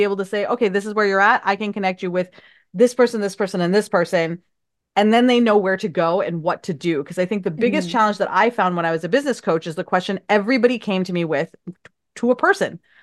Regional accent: Pakistan; now in United States; growing up in Pakistan, we had a really tight-knit community where everybody kind of knew each other in the area. I mean, it was a giant city of 15 million people, but in my little area, everybody kind of knew each other.

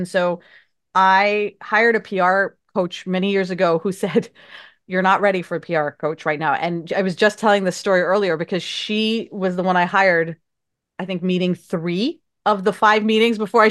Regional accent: Pakistan; now in United States; growing up in Pakistan, we had a really tight-knit community where everybody kind of knew each other in the area. I mean, it was a giant city of 15 million people, but in my little area, everybody kind of knew each other.

